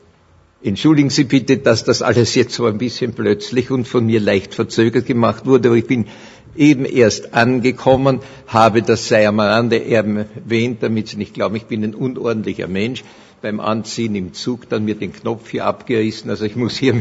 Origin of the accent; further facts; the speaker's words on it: Vienna, Austria; Als Wiener freue ich mich, dass das auch vor dem Wiener Konzerthaus steht, dieser Satz.